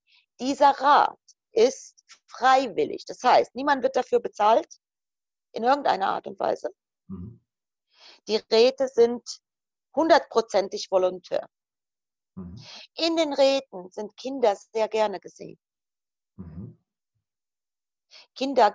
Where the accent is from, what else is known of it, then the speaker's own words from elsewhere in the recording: Croatia; German is a second language; now in Germany; Ich bin jemand, der noch tatsächlich im Kommunismus gelebt hat. Ich bin Kroatin. Ich habe damals meine Kindheit und Jugend in Kroatien verbracht.